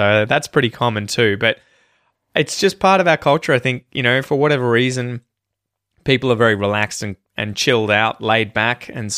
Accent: Melbourne, Victoria, Australia; I grew up around Melbourne and I went to university in Melbourne and was there, living there for 12, 13 years.

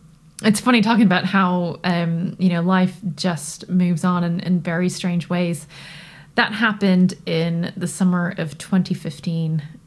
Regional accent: Toronto, Ontario, Canada; So I grew up in Toronto.

